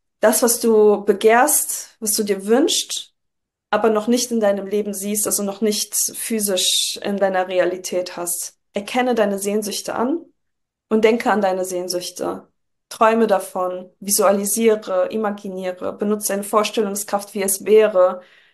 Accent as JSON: {"language": "German", "town": "Düsseldorf", "region": "North Rhine-Westphalia", "country": "Germany", "said": "ich bin Düsseldorferin, ich habe so mein Herz auf der, also als Rheinländerin so mein Herz auf der Zunge"}